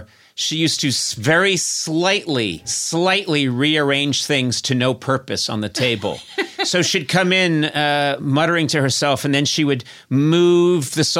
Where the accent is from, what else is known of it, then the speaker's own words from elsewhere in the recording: Brookline, Massachusetts, United States; I grew up in Brookline, Massachusetts, birthplace.